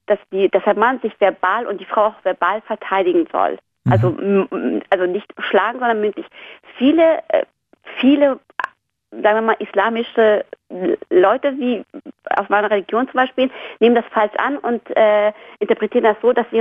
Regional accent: Afghanistan; German is a second language; in meinem meinem Heimatland, ich komme aus Afghanistan

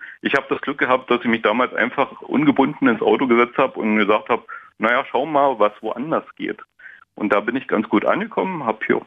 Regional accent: Germany; moved away as an adult; weil ich bin ja in Deutschland geboren und habe da bis zu meinem 20. Lebensjahr ich bin komplett Deutscher.

